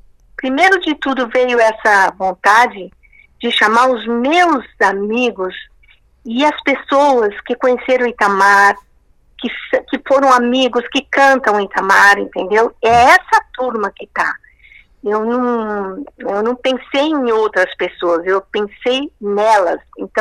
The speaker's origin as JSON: {"language": "Portuguese", "region": "Mato Grosso do Sul", "country": "Brazil", "tie": "born there", "said": "porque hoje, onde eu nasci, se chama Mato Grosso do Sul."}